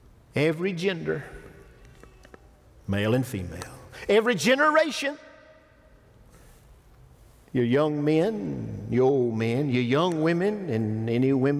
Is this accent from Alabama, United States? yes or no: yes; Alabama, United States; also born or lived in Detroit, United States; I was born in Detroit. Lived there till I was a second grader. The race riots got hot. They burned Detroit down in 68. We had moved to Alabama.